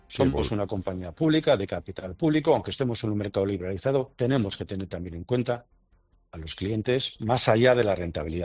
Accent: Bilbao, Basque Country, Spain

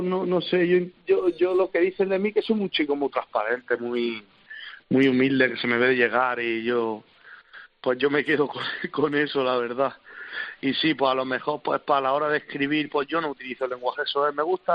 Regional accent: Spain; born there; yo me considero un español, ¿no?, dentro de lo que cabe, y aunque mi padre es argelino, yo nací en España, soy español.

